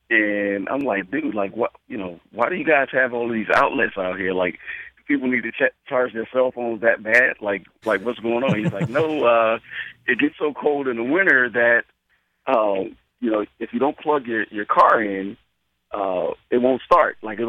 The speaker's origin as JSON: {"language": "English", "region": "Florida", "country": "United States", "said": "I was born in Florida, and a lot of that shock happened for me when I went to university, when I went to West Virginia University, which is a great number of miles away from the beach city of Boynton Beach or Delray Beach, which is where I'm really from"}